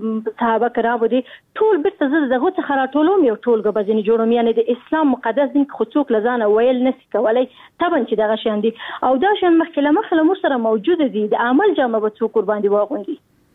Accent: Afghanistan; کچیر زموږ افغانان دغه فکر کوي چې موږ غیرت لرو، ناموس لرو، شکر مسلمانان یو، نو طبعا موږ هم په دغه ماحول کې را لوی شوي

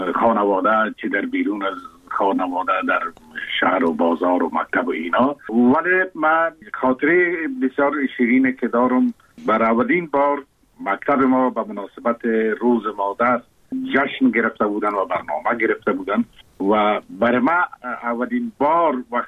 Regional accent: Kabul, Afghanistan; born or raised there

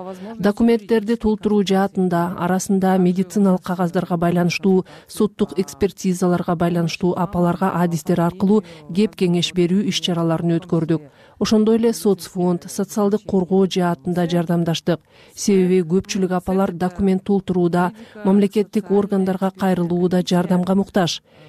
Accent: Kyzyl-Kiya, Batken Region, Kyrgyzstan; Менин кичи мекеним Кызыл Кыя шаарында

